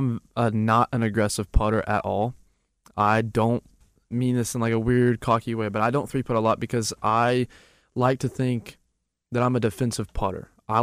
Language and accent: English; Arkansas, United States; Harding's in my hometown, but I really wanted to get away.